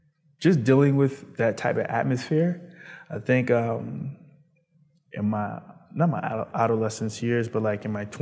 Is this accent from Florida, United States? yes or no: no; Baltimore, Maryland, United States; also born or lived in New York; Well, I lived in, I was born in New York, sorry. And then I traveled after 4 to Baltimore. It was rough in New York and it was rough in Baltimore. Decided to move from Baltimore to Virginia, then Maryland, and then Virginia.